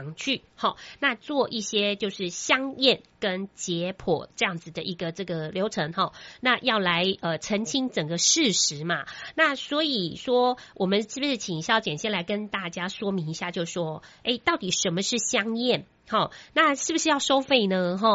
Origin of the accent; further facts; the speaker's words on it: Hualien County, Taiwan; 鉴定，我们花莲人是